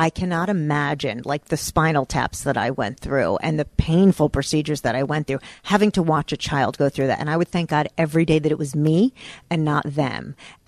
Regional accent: New Jersey, United States; Was it the Fruit Loops I ate as a kid, the processed food, the growing up in New Jersey?

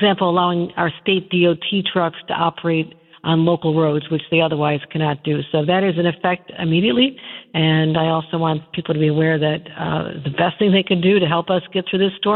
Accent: Buffalo, New York, United States; and I'm from Buffalo. I've had to manage storms like this for decades.

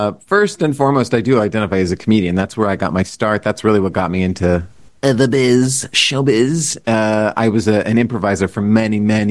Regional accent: San Antonio, Texas, United States; Yes, I come from San Antonio, Texas, but you know.

